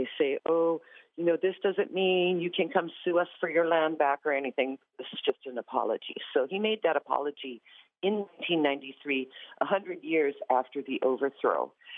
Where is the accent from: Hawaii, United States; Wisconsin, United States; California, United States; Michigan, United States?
Hawaii, United States; Number one, we're not Native Americans. We're from Hawaii.